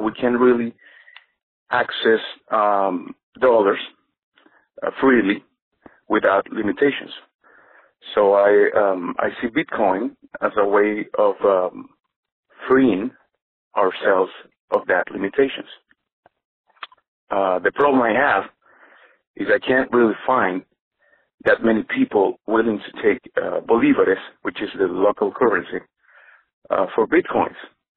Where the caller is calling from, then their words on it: Venezuela; English is a second language; I'm actually calling from outside the United States. I'm calling from Venezuela.